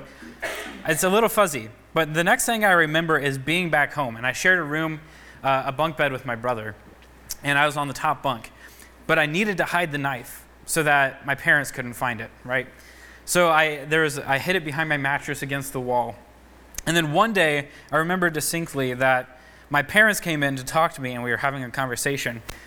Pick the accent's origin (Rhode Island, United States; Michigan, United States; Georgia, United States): Michigan, United States; I'm a pastor from Michigan.